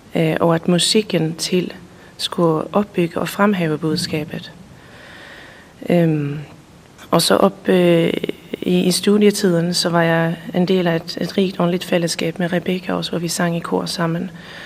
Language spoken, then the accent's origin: Danish; Sweden; now in Herning, Denmark; og jeg er svensker, har boet i Danmark i 14 år, og bor nu i Herning, og det har vi gjort 10 år tilbage, da jeg har en dansk mand